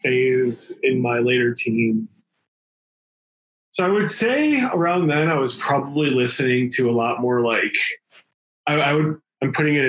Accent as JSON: {"language": "English", "town": "Chicago", "region": "Illinois", "country": "United States", "tie": "born or raised there", "said": "I grew up and lived in Chicago at that time"}